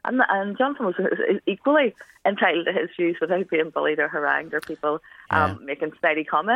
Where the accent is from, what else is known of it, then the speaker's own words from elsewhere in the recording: Northern Ireland, United Kingdom; I was brought up myself faster in the Troubles, and so I have a very different view of Northern Ireland, and my childhood shaped that.